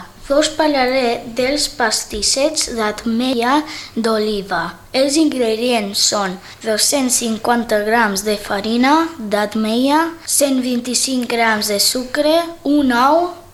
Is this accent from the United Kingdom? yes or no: yes; England, United Kingdom; Catalan is a second language; Jo sóc anglès